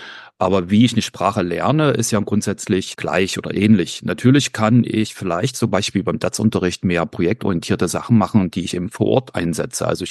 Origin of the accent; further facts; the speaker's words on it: East Germany, Germany; ich komme aus dem Osten Deutschlands